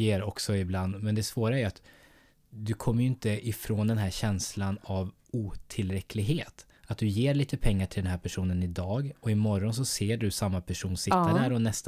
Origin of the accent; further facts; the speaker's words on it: Jönköping, Jönköping County, Sweden; Så det gör en ju väldigt stolt som Jönköpingsbo att människor är så pass öppna och toleranta.